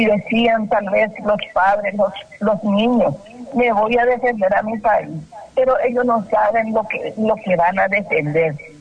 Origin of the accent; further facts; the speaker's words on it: Paraguay; Yo soy muy paraguaya. Y a mí me interesa, yo vivo con la historia paraguaya.